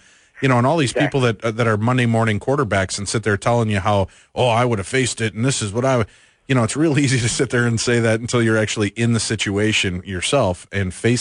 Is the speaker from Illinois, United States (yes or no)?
yes; Chicago, Illinois, United States; I know growing up in Chicago, Resurrection Cemetery, which is known for its white ghost, white-cloaked ghost, Resurrection Mary.